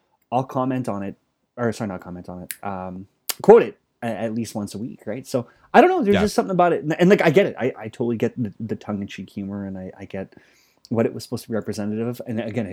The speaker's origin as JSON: {"language": "English", "town": "Oakville", "region": "Ontario", "country": "Canada", "tie": "born or raised there", "said": "fellow Oakvillian, my hometown here in Canada. Shout out to Oakville."}